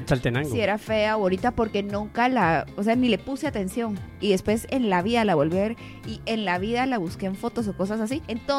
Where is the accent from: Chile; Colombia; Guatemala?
Guatemala; yo crecí en Guatemala.